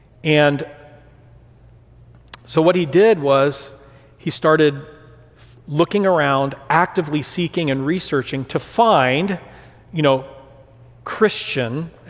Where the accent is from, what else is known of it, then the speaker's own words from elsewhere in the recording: Brazil; The very, very close friend that I grew up with in Brazil